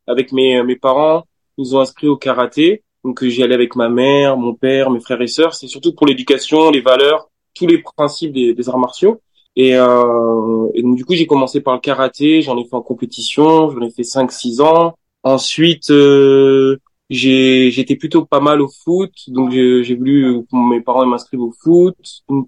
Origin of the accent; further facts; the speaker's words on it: Limoges, Nouvelle-Aquitaine, France; also born or lived in Paris region; c'est vrai que j'étais en région parisienne, mais de base, en fait, moi, je viens de Limoges